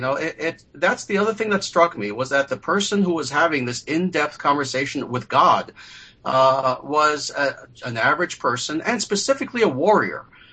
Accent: New York City, New York, United States; For myself, I was actually born and raised in New York City. I lived there for the first 24 years or so of my life. I'm a European-American of Italian and Spanish heritage.

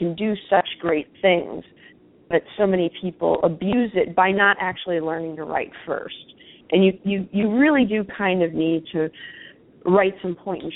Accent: United States; No, I'm American. In America, we always have our skirts tucked into our pantyhose.

